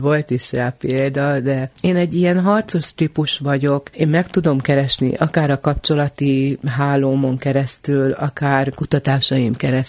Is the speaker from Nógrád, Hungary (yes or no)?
yes; Kisterenye, Nógrád, Hungary; Én Kisterenyén nőttem föl, bár ez most már Bátonyterenyének az egyik városrésze, akkor még nagy község volt, mikor én voltam gyerkőc